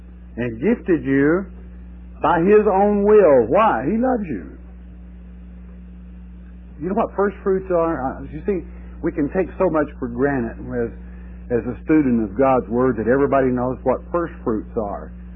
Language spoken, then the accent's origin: English; Ireland; I forget, some of you that have never met me before, I'm Irish